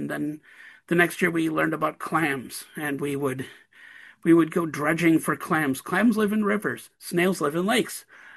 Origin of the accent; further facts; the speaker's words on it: Wisconsin, United States; I grew up in Wisconsin, and we drove up there to look for it one day